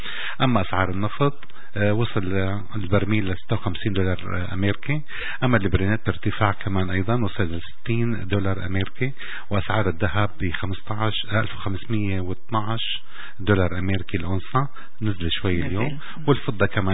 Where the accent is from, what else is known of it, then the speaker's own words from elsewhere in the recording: Syria; طبعا احنا تميزنا كسوريين خارج البلد ننشهر وننعرف اكتر،